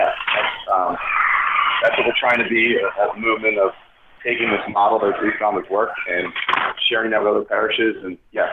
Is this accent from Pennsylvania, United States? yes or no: yes; Pennsylvania, United States; So I grew up outside Philadelphia. So big Phillies fan.